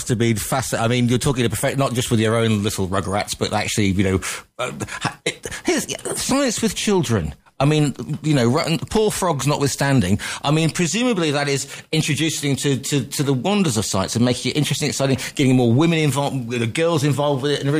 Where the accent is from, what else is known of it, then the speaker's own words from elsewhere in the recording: West Midlands, United Kingdom; I grew up on the Staffordshire Shropshire borders farming community.